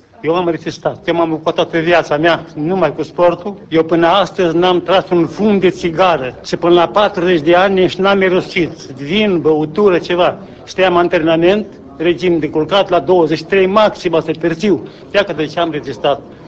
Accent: Romania; now in Moldova; Că eu sunt român încălit.

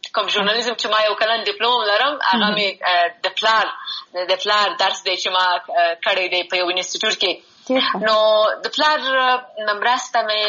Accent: Kabul, Afghanistan; دا سمه ده چې زه د افغانستان یم، او بیا په افغانستان کې د لغمان ولایت یم. په کابل کې زیږیدلی یم، کابل کې مې ژوند کړی دی، ښوونځی مې هم په کابل کې لوستی دی، پوهنتون مې هم په کابل کې لوستی،

